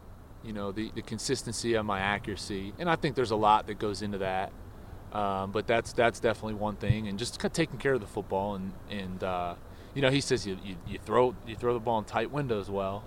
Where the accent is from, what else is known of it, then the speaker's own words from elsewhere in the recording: Pennsylvania, United States; So, no, the cold weather doesn't scare me. Growing up in Pennsylvania